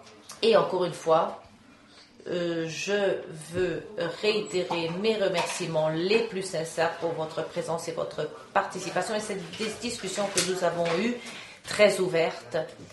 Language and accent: French; Coimbra, Coimbra District, Portugal; Moi, je ne suis pas de Lisbonne, je viens de Coimbra.